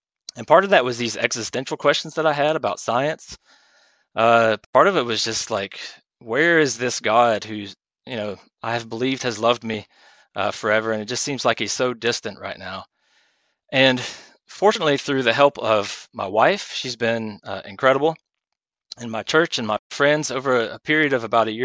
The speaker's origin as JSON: {"language": "English", "region": "Southeastern United States", "country": "United States", "tie": "born or raised there", "said": "I grew up in the South, not South London, southeastern United States, where everyone is expected to go to church."}